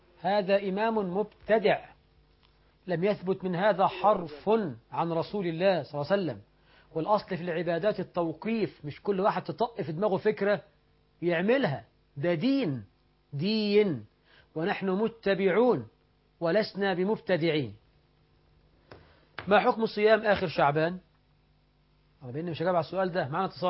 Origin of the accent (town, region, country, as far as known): Egypt